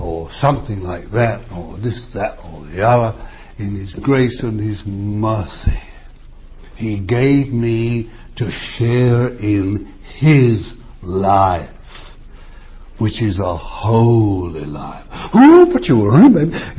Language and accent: English; London, United Kingdom; born there; I was born in the East End of London, I couldn't play with them.